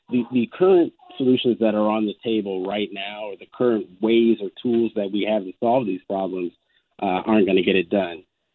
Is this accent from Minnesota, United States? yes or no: yes; Minneapolis, Minnesota, United States; I'm from Minneapolis originally, and I have family and friends that are very dear to me there.